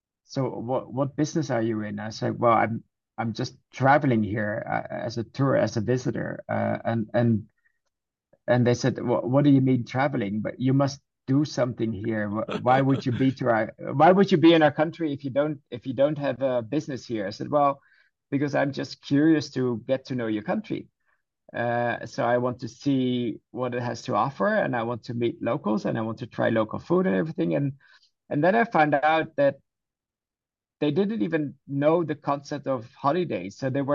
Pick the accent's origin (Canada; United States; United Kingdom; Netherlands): Netherlands; I'm from the Netherlands.